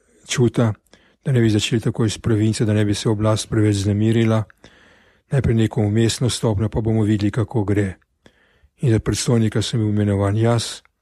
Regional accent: Ljubljana, Central Slovenia, Slovenia; Sem rekel, da sem Ljubljančan in po zakonuh me vsaka občina lahko izžene v mojo rojstno občino, to je pa Ljubljana.

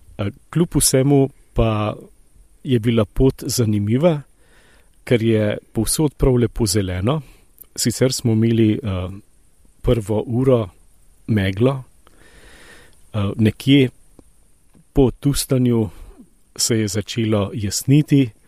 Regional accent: Moravče, Central Slovenia, Slovenia; 3 leta sem bil v Domžalah, sicer pa prihajam iz Moravške župnije in tudi Domžale so mi nekako pri srcu.

